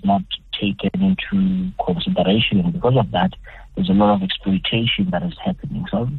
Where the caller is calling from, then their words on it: Johannesburg, Gauteng, South Africa; I'm calling from Joburg.